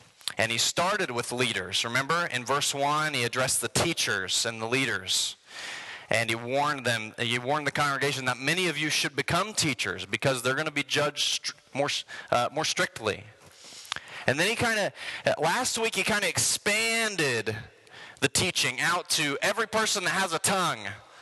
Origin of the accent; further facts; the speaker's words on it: Ohio, United States; I grew up in Southern Ohio, so y'all are going to have to, like, understand what harmony means to me.